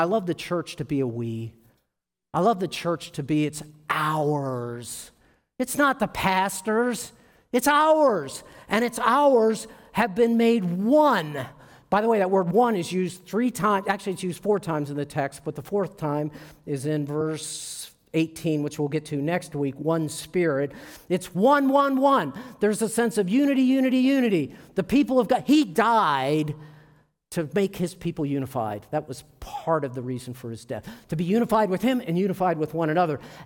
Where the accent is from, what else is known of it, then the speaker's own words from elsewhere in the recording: Maryland, United States; You see, I didn't grow up here. I grew up in Maryland